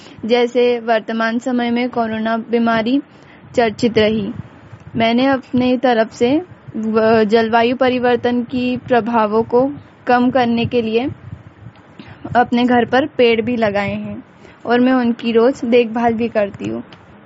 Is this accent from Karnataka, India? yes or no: no; Madhya Pradesh, India; मैं खंडवा जिले से हूं।